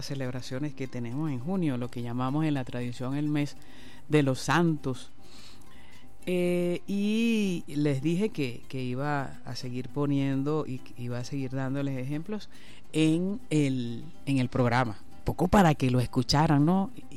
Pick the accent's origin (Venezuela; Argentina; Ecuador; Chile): Venezuela; en el caso de nosotros, de nuestro país, el ser venezolano.